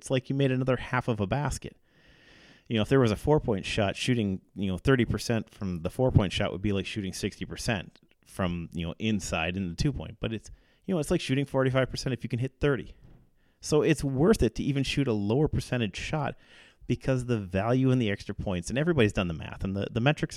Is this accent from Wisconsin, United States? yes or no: yes; Wisconsin, United States; eventually you mentioned that we're from Wisconsin